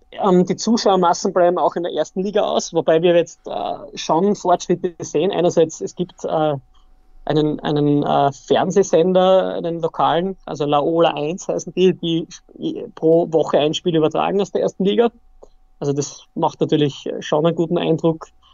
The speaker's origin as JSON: {"language": "German", "country": "Austria", "said": "Bei uns in Österreich"}